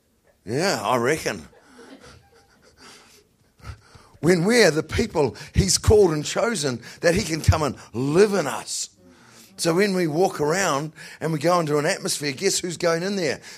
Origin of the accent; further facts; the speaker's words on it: New Zealand; accent: New Zealand; first thing I had to do there was pray the gift of interpretation on them so they would understand my New Zealand accent.